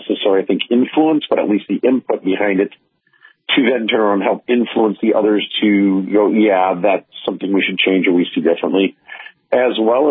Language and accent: English; Michigan, United States; I never heard it either, but I'm from Michigan.